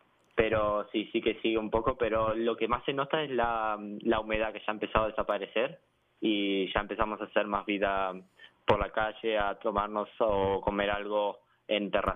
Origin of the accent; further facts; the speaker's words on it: Mar del Plata, Buenos Aires Province, Argentina; moved away as an adult; also born or lived in Spain / Italy; Yo nací en Argentina, nací en Mar del Plata, ahí es donde está mi familia y donde siempre estará mi hogar. Y luego con 18 años me fui a estudiar a España. Estuve también estudiando un año en Italia, entonces, bueno, tengo un poco de mezcla de todos lados y por eso tengo un acento así un poco raro también.